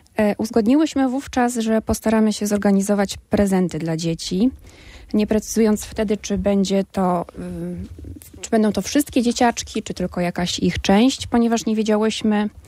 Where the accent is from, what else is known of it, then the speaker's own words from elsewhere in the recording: Gdańsk, Pomeranian Voivodeship, Poland; ja, rodowita gdańszczanka, mieszkanka Oliwy od wielu, wielu lat